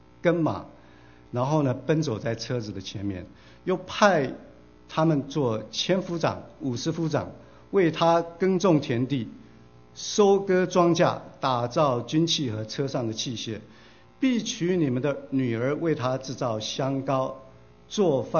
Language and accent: Chinese; China; 这个就是跟我们中国人有一个这个没有米吃可以为什么不吃肉啊，这个很像